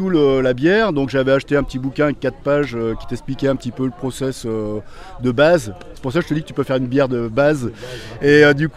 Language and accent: French; Angers, Pays de la Loire, France; Moi je suis originaire de Angers.